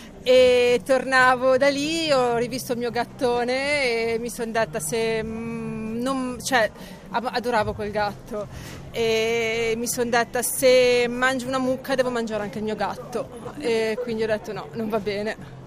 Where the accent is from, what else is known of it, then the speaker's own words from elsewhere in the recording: Verbania, Piedmont, Italy; now in Casarza, Italy; Allora, io originaria di Verbania, sul Lago Maggiore, Piemonte, ma vivo da 10 anni a Casarza, in provincia Ligure, in provincia di Genova, in Liguria.